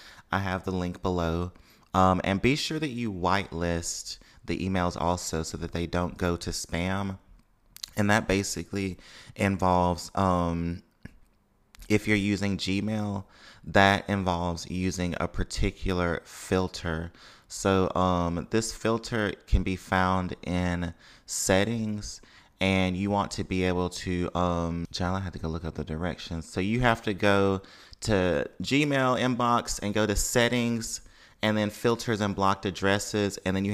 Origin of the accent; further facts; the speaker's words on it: Tupelo, Mississippi, United States; Y'all know I grew up in Tupelo, Mississippi.